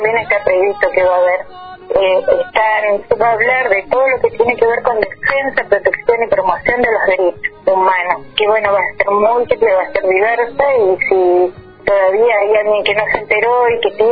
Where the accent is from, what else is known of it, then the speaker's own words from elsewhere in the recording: Argentina; esta fecha es algo que nos atraviesa como argentinos, como argentinas